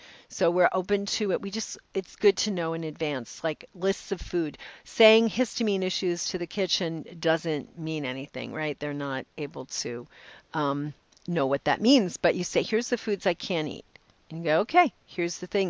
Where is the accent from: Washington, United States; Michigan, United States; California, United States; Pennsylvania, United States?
Washington, United States; Bellevue; I'm from Bellevue, Washington.